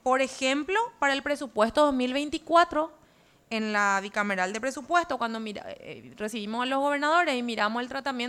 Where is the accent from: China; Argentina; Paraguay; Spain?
Paraguay; Yo no soy ni roja ni azul, soy paraguaya